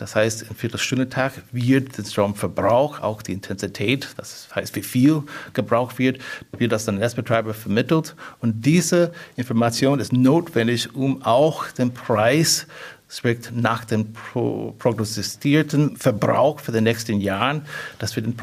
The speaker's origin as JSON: {"language": "German", "country": "United States", "second_language": "German", "said": "Ich bin sehr offen und optimistisch. Das ist als Amerikaner sowieso typisch."}